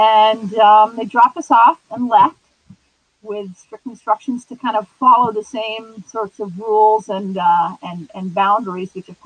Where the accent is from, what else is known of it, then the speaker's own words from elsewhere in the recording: Pennsylvania, United States; I grew up in Pennsylvania. Number 6 child of 8 in an old order religious community.